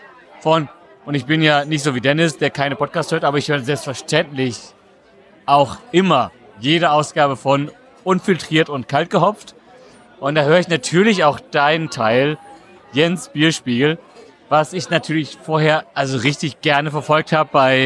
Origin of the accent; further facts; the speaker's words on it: North Rhine-Westphalia, Germany; wie die Leute im Ruhrgebiet aus meiner Heimat sagen